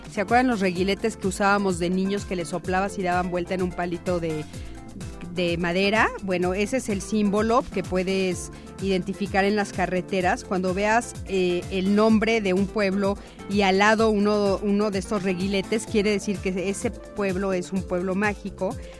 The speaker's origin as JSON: {"language": "Spanish", "town": "Arandas", "region": "Jalisco", "country": "Mexico", "said": "Sí, también soy de Arandas."}